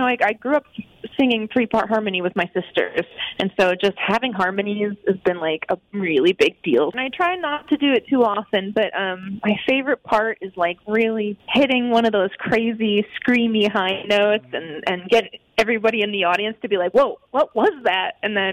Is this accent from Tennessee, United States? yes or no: no; Binghamton, New York, United States; I'm currently in Thornwood, New York, right next to Pleasantville, but I grew up in Binghamton.